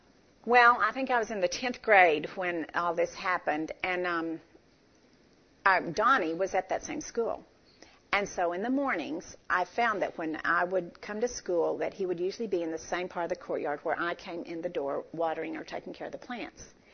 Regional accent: Austin, Texas, United States; I grew up in Austin. My family all lived there, and I had some cousins.

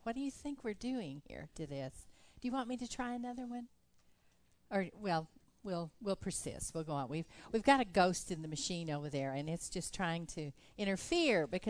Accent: Tucson, Arizona, United States; When I was a child, I grew up in Tucson, Arizona. That's very far south. It's almost to the Mexico border.

